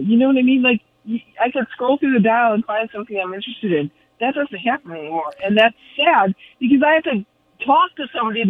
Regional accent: Michigan, United States; Right, which is crazy because me, who grew up in Michigan, I grew up on Honey Radio. It's AM.

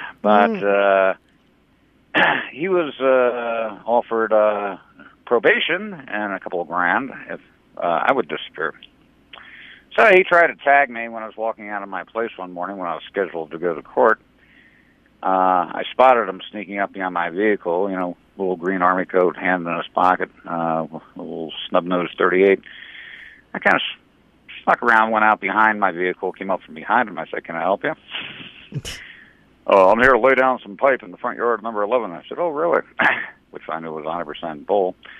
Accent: New Jersey, United States; now in San Diego, United States; And keep in mind, I grew up in New Jersey. I was kind of one of the Jersey boys and I have that sixth sense.

